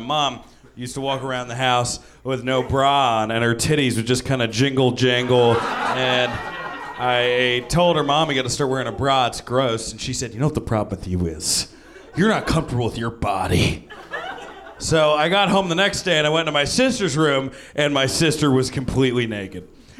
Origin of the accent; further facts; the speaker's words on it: Newark, New Jersey, United States; I grew up near Newark, New Jersey. I don't know if anyone here has ever been to Newark, New Jersey.